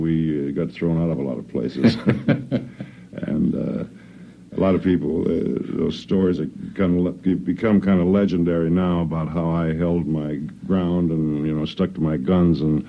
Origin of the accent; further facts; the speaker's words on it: Hollywood, California, United States; I grew up in Hollywood and played mostly in the radio stations and studios and clubs there